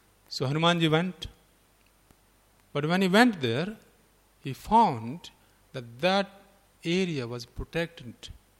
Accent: India; accent: Indian; English is a second language; I hope whatever I said was clear with my Indian accent.

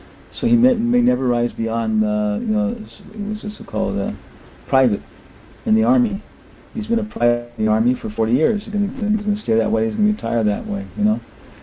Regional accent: Guam; born there; I was born on Guam. It's Oriental consciousness.

